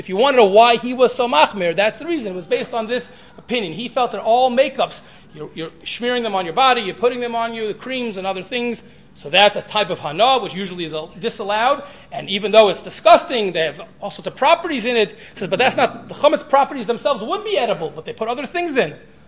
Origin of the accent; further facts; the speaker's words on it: Baltimore, Maryland, United States; and I'm from Baltimore, I was very friendly with Rabbi Heinemann